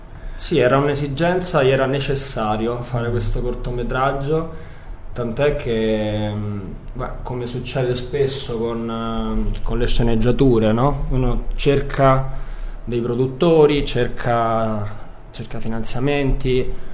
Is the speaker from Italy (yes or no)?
no; Barcelona, Catalonia, Spain; Italian is a second language; Tu sai, noi veniamo da Barcellona, no?